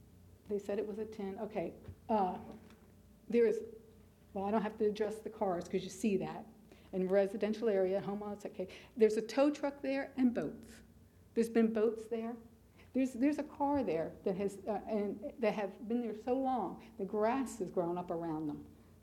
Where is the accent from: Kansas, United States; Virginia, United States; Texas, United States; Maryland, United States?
Maryland, United States; I'm from Maryland, so we don't have to have stormwater runoffs, but you do.